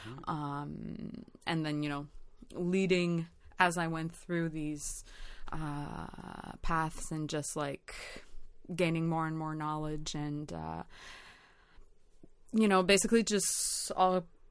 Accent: Montreal, Quebec, Canada; I am a musician from Montreal.

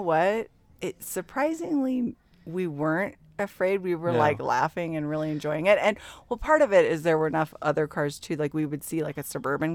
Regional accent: Colorado, United States; Well, I grew up in Colorado driving on a lot of windy, narrow mountain roads

